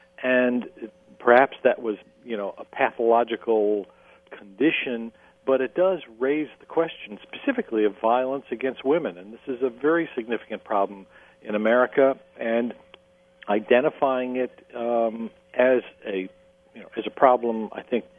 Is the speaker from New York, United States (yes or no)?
yes; New York, United States; Now, in my home state of New York State, to obtain a pistol permit, the background check includes references, character references, who police investigate.